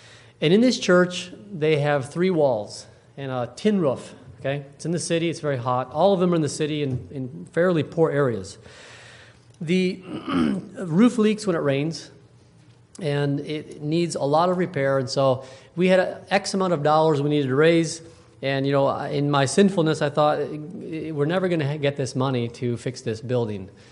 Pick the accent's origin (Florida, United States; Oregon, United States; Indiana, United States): Indiana, United States; South Bend; I'm from South Bend.